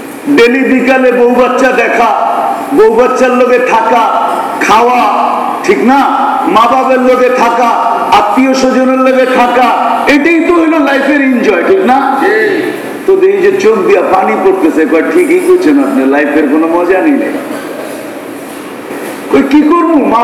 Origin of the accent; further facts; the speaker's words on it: Noakhali, Chittagong Division, Bangladesh; moved away as an adult; আমার বাড়ি বাংলাদেশ, আমি তো উর্দু কসকে লেগে পুরা পুরা বাংলায় কতেলে, বাংলাদেশে কোন জায়গায়, নোয়াখালী